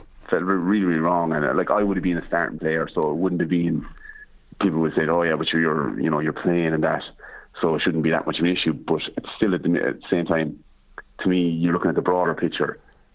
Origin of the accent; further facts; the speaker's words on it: United States; which is what I've probably done being an American, being abroad